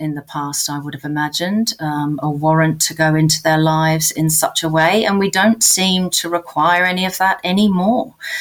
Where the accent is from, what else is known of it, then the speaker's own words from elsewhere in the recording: United Kingdom; I'm British. I'm not the only Brit on Twitter.